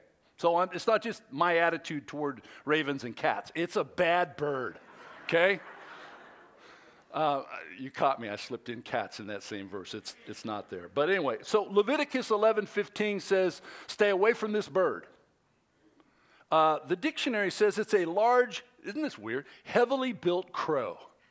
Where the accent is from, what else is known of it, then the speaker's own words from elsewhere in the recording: California, United States; I grew up in the Bay Area and Bodega Bay